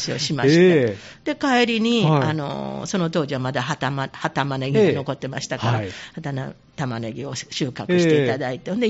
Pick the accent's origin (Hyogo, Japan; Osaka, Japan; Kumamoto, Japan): Osaka, Japan; Kadoma; 私、門真の出身なんですけど